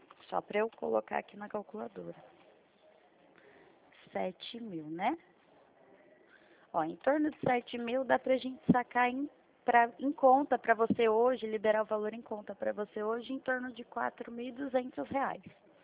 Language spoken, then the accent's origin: Portuguese; Limeira, São Paulo, Brazil; Eu sou do interior de São Paulo, eu fico na cidade de Limeira.